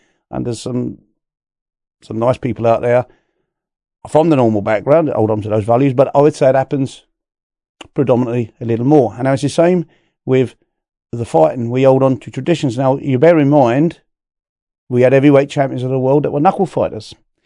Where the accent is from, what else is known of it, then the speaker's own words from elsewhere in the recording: Isleworth, London, United Kingdom; born there; I was born in West London, Isleworth, about 7 miles west of the city. And we didn't have settlement then. My grandparents did, but they weren't licensed to have caravans, only a couple of caravans. So we were still roaming around.